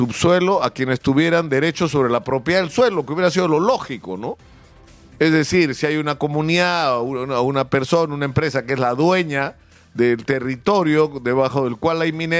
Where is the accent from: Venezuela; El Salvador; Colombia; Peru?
Peru; somos todos los peruanos los dueños del subsuelo